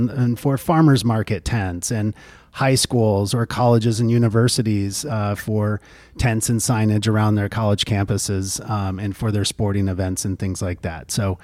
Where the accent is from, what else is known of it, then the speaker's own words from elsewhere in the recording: Traverse City, Michigan, United States; also born or lived in Utah / Oregon / California; about 10 years out west, Utah, Oregon, California, working in the outdoor industry, I moved back to my hometown here, Traverse City.